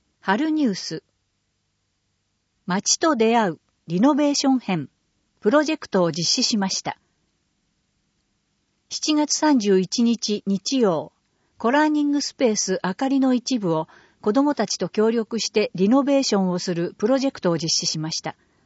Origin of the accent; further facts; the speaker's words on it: California, United States; Japanese is a second language; now in Japan; アメリカのカリフォルニア州から来ました。23歳です。